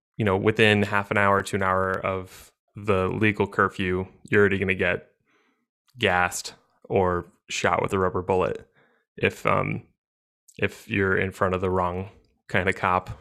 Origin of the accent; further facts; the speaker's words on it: Minnesota, United States; accent: Minnesotan; As I rock my Minnesotan accent super hard